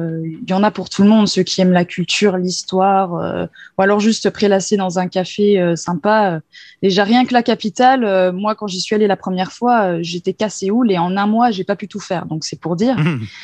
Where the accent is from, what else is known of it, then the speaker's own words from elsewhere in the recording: Dole, Bourgogne-Franche-Comté, France; Je viens du Jura, de la Franche-Comté.